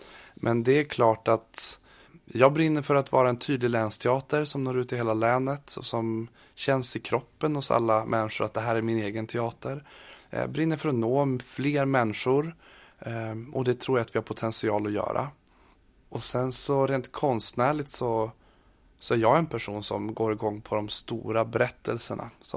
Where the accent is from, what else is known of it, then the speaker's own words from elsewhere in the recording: Långsele, Västernorrland County, Sweden; also born or lived in Nordingrå; Men sen när jag var 7 år så flyttade vi till Långsele utanför Sollefteå, så det är där jag är uppväxt.